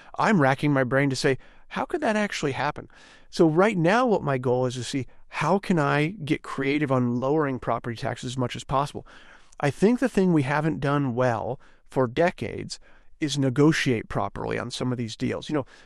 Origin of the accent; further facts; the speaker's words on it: Iowa, United States; when I was growing up in Northwest Iowa, there are 300 to 400 seed input fertilizer companies doing business.